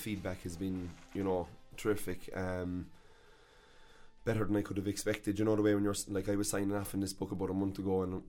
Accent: Tralee, County Kerry, Ireland; born there; I was born in the Tralee General Hospital on the 1st of March, 1983.

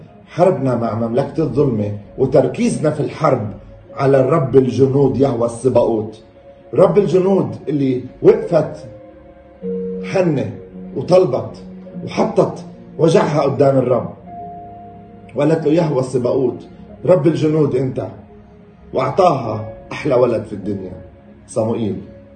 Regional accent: Jordan; بدي أترجاكم اليوم وأنا من الأردن اليوم

